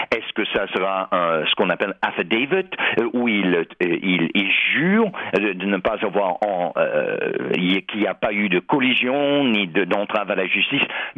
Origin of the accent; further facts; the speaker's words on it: United States; On se souvient, en tant qu'Américain, on se souvient tous en 1973